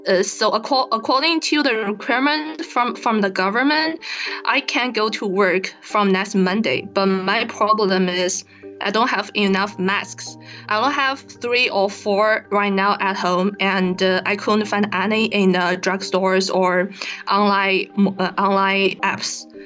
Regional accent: Hebei, China; I took a high-speed train from Hebei, my hometown, to Beijing, and it's about three hour drive.

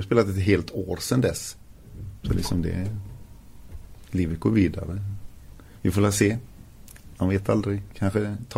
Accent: Gothenburg, Västra Götaland County, Sweden; Jag är ju från Göteborg

